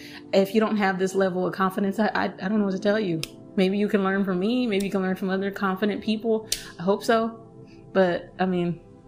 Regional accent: Dallas, Texas, United States; I sound very American because I'm from Texas. Because you can have a parent that's from another country and still sound like I do. Fun fact, I also happen to be from the hood. I represent Dallas, Texas. I am from Dallas, Texas, but I am from the worst part.

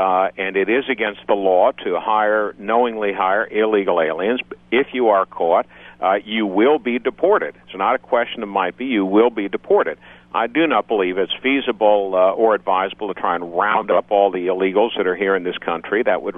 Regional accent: Iowa, United States; born there; As a native Iowan, I was born in Iowa. I always like hearing from folks in America's heartland.

